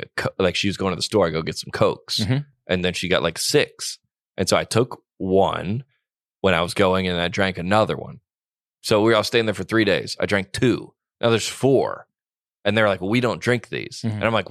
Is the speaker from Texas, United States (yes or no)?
no; Colorado Springs, Colorado, United States; our pastor at the church I grew up in Colorado Springs was like in a huge like sex scandal.